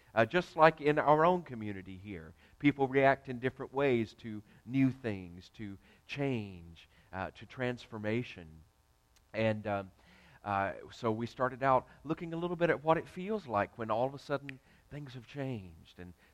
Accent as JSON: {"language": "English", "region": "the South", "country": "United States", "said": "I'm a Southerner. I can say that."}